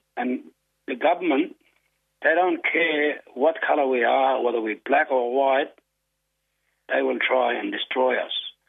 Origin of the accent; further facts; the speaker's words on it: Wilcannia, New South Wales, Australia; now in Broken Hill, Australia; I'm originally from Wilcannia. I'm based in Brogan Hill, and my country starts from just up above Bourke right down to Wentworth on the Victorian border. And I am a Barkindji Weambitcher.